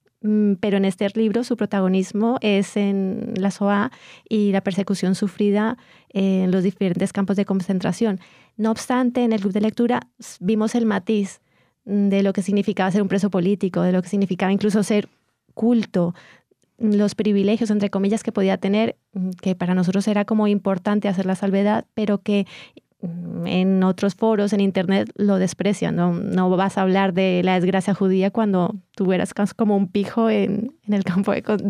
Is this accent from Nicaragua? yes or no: no; Colombia; yo no soy española, yo soy colombiana.